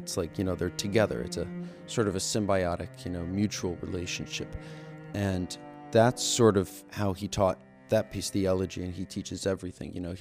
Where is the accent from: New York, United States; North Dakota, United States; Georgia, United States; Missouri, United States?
New York, United States; Poughkeepsie; I'm a senior at Peabody. I'm from Poughkeepsie, New York.